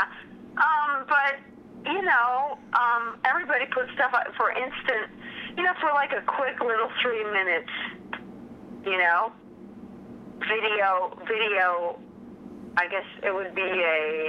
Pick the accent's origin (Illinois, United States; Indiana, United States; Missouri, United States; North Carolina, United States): Illinois, United States; Chicago; But keep in mind, I'm originally from Chicago